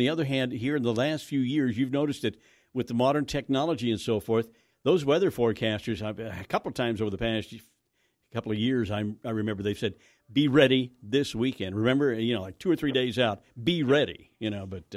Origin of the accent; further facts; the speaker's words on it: Kansas, United States; I mean, we live here in Kansas. We grew up in Kansas, right?